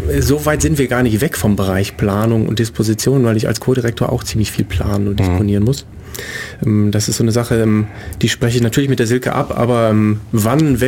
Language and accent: German; Leichlingen, North Rhine-Westphalia, Germany; Aus dem Rheinland, zwischen Düsseldorf und Köln.